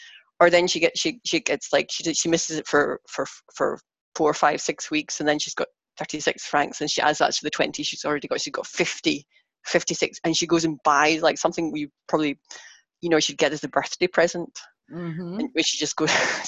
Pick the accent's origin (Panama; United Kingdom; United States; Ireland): United Kingdom; Scotland; I'm Scottish. A lot of my friends, like in Scotland, it's a very generous society.